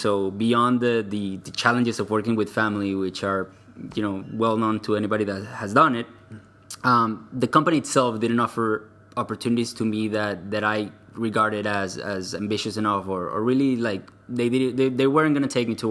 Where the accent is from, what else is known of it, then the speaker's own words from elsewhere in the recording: Venezuela; English is a second language; I'm from Venezuela originally, with family from Colombia and roots from actually Europe.